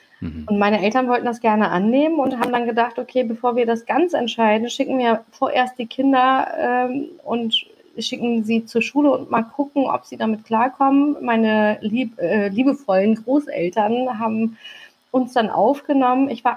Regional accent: Hamburg, Germany; Also ich bin mitten auf dem Kiez groß geworden. In den 80ern war es ja auch wirklich unheimlich heikel da, also an der Talstraße. Das ist die Querstraße zur Reeperbahn. Als Gastarbeiterkind

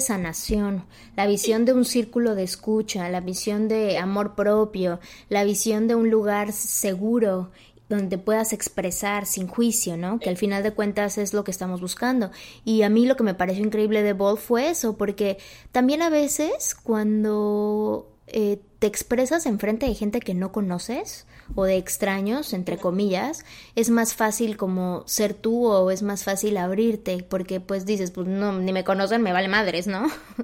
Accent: Mexico; la verdad en mi país, en México, yo había asistido a un par de grupos de mujeres

